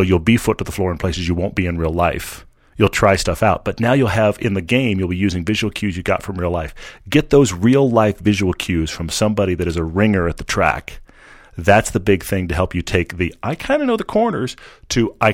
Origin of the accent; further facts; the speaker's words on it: Houston, Texas, United States; I grew up in Houston.